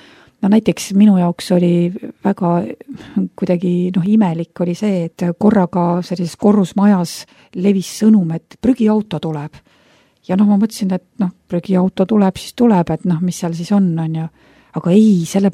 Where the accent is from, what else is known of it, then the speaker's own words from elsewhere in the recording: Mulgimaa, Estonia; mina olen kasvanud Mulgimaal täiesti nii-öelda teises Eesti otsas